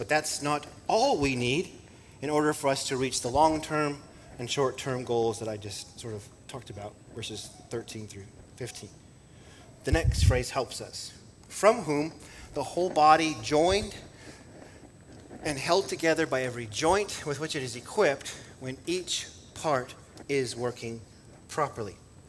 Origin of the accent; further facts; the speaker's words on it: Montana, United States; I grew up in Montana. It's very individualistic.